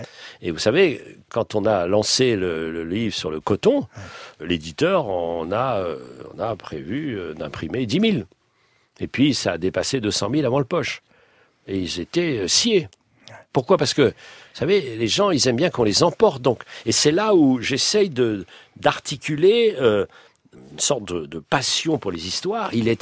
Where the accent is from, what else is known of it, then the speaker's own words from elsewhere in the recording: Brittany, France; si je suis un vrai breton ouais.